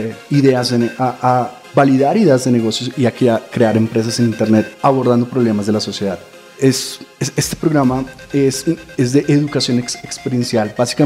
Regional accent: Girardot, Cundinamarca, Colombia; yo soy de provincia, yo soy de Girardot

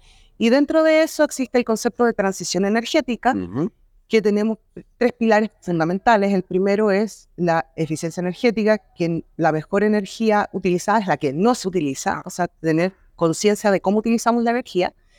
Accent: Osorno, Los Lagos, Chile; soy de la ciudad de Osorno, de Chile, que es una ciudad que queda aproximadamente a 1000 kilómetros de Santiago, que es la capital de Chile.

